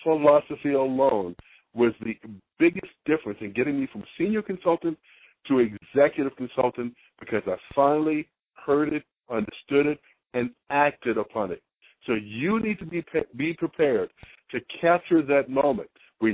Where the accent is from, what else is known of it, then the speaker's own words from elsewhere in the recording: Austin, Texas, United States; I'm from Austin, Texas, and I'm going to Albany, New York